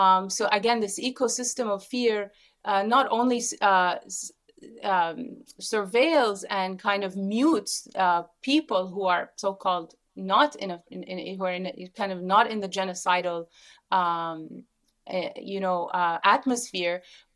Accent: Jordan; Even I grew up in, I grew up in Jordan. It's a police state.

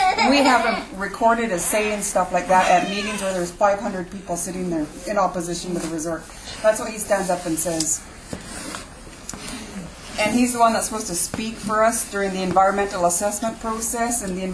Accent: British Columbia, Canada; So I'm from Coldwater Indian Band. We have 700 First Nations people in our community

